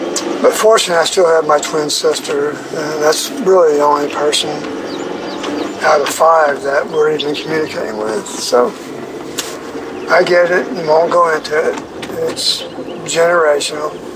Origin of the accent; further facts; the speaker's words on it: Melbourne, Florida, United States; Dude, I'm also from Florida. I'm on the East Coast by Melbourne, Florida, on a beach community.